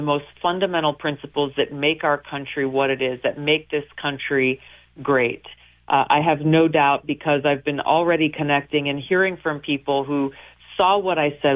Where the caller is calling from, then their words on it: New York City, New York, United States; I'm calling you from New York City today